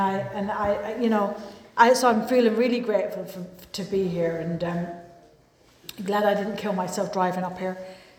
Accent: Ireland; born there; accent: Irish; the accent is Irish. I was born there. And you know, I was raised in this kind of wild, crazy house.

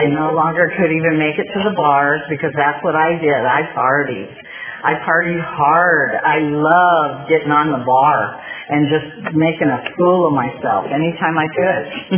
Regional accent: Sunland-Tujunga, California, United States; I grew up in Sunland, Tahunga.

